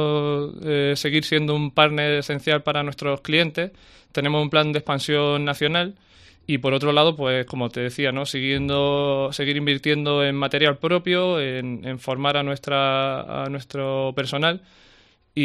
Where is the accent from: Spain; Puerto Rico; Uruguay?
Spain; Caniles, Andalusia; en nuestro pueblo Caniles, de donde soy yo y donde era él